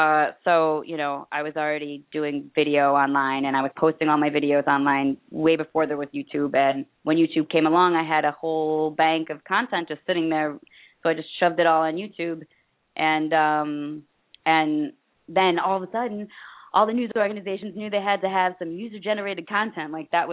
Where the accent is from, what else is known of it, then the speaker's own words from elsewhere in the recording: United States; You know, I can, I'm an American. I've lived here all my life, so I can only speak for what it's like here.